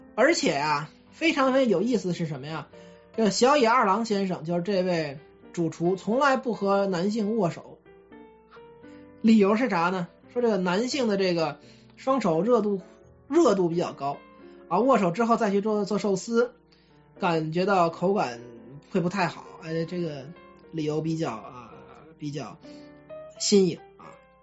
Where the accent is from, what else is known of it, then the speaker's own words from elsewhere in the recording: Beijing, China; 我小时候在北京啊，就在北京一个八大楼之一啊